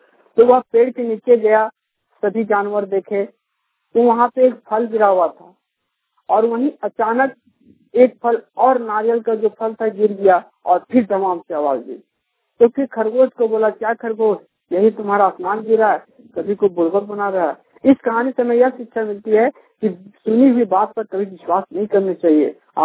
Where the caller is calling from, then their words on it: Jharkhand, India; मैं दारूप्रखंड से बोल रहा हूँ।